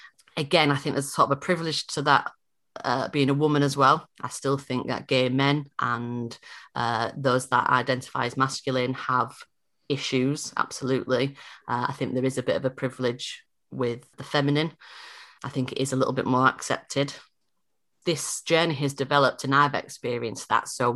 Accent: Hull, Yorkshire and the Humber, United Kingdom; growing up in Hull and coming out in Hull

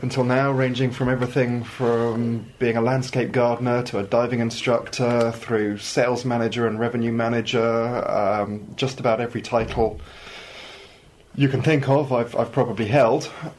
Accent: Farnborough, South East England, United Kingdom; I come from Farnborough, and the course I'm on is the T4TS Electrical Full Scope course.

